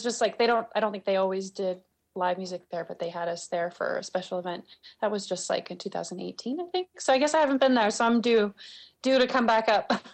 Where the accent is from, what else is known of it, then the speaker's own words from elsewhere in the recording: Anchorage, Alaska, United States; born there; I grew up I was born in Anchorage, and we moved around a bunch, and my mom played in the folk festival circuits.